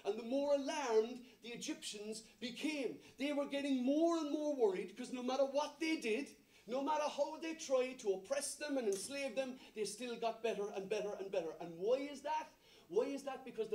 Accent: Ireland; And I say that as an Irishman, and we love our mam, don't we, in Ireland?

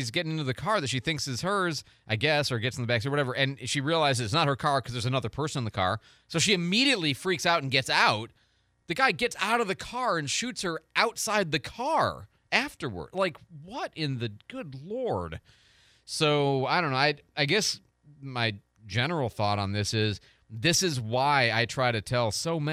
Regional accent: St. Louis, Missouri, United States; And I'm from St. Louis.

